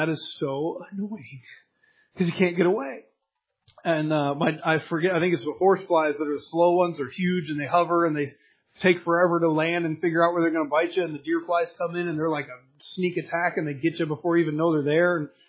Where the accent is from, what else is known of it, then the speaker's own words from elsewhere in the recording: Michigan, United States; Now, I'm from Michigan. Our family has a cabin up in the Upper Peninsula of Michigan